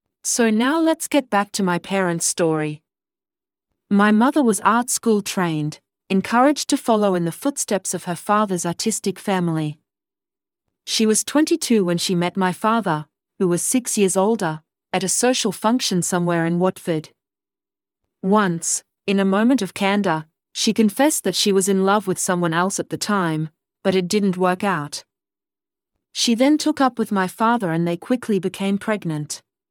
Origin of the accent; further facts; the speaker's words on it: Sydney, New South Wales, Australia; born there; I was born in Sydney at the end of 1948.